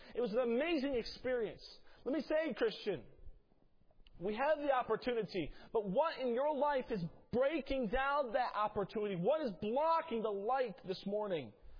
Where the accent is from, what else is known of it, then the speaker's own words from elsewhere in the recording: San Francisco, California, United States; I'm from San Francisco.